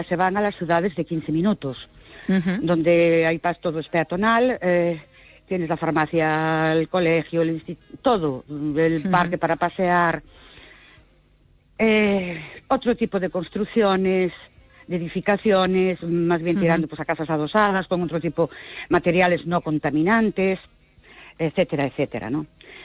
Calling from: Ourense, Galicia, Spain; de Ourense.

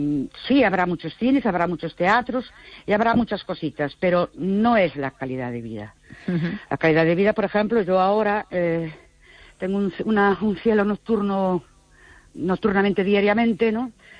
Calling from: Ourense, Galicia, Spain; de Ourense.

